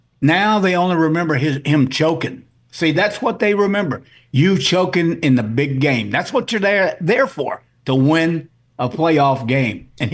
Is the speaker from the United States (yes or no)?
yes; Houston, Texas, United States; Well, you know, Houston is my hometown team, so I just got to say this.